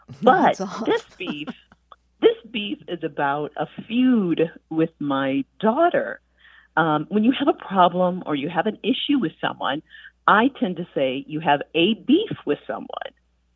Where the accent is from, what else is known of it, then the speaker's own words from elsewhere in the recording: Wisconsin, United States; now in Massachusetts, United States; Or is it a regional difference? I grew up in Wisconsin. We live in Massachusetts.